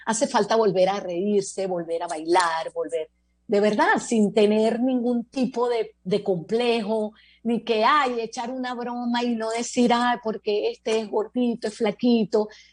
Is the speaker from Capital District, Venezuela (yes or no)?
yes; Caracas, Capital District, Venezuela; Mi infancia fue en el Silencio, en el centro de Caracas, en el mero centro de Caracas.